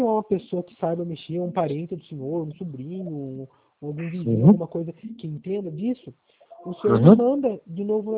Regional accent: Itapeva, São Paulo, Brazil; Não, eu sou de Itapeva.

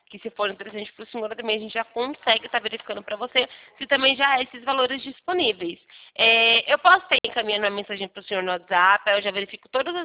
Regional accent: Sumaré, São Paulo, Brazil; eu sou de Sumaré, mas o meu escritório é aqui em Santa Bárbara do Oeste.

